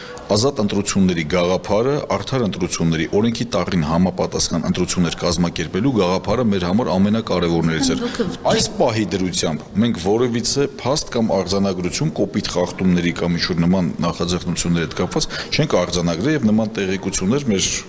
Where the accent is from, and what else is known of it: Yerevan, Armenia